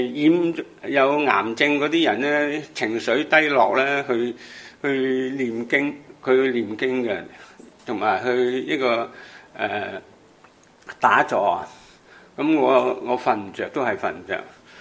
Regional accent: Hong Kong; 70岁细个嗰阵时嘅香港咧，我谂都大家都如果同年纪都记得，通山都系冇区。我就是喺冇區嗰度長大，咁咧我媽咧就手抱咧咁啊帶到我嚟香港

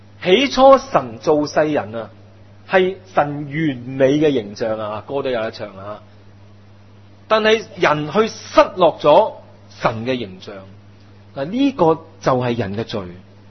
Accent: China; 我们中国人说白头偕老，这个不是神的设计吗？

